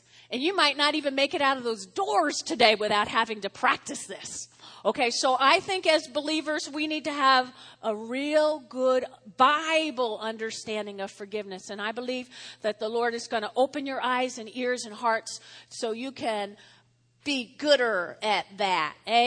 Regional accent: New Jersey, United States; I grew up in North Jersey. I grew up on a street as long as this Weldon Drive is, but it had individual family homes. And 80% of us were Catholic back in the day

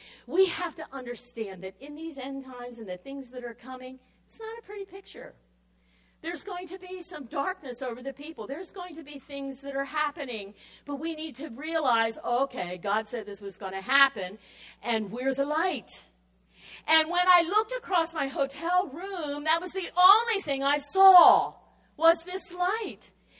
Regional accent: Jamaica; I mean, I'm from Jamaica. You know, we might have a few little glow sticks, but this was a whole wall.

